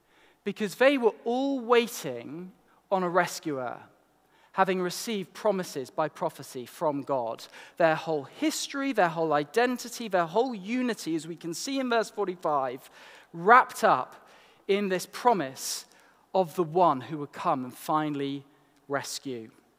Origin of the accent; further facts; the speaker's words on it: Yorkshire and the Humber, United Kingdom; also born or lived in London; I was born in London, but I grew up in England's greatest county, Yorkshire.